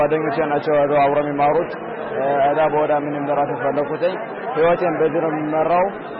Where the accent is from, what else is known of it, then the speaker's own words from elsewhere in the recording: Gondar, Amhara, Ethiopia; now in Israel; ኢትዮጵያዊ ተወላጅ ነኝ። ያደኩት መተው ነው 10 አመት ኖራለሁ። የዘለኩበትና ያደኩበት ጎንደር ውስጥ ጋር ነው። እስራኤል ሀገር የ10ኛ ክፍል ተማሪ ነኝ።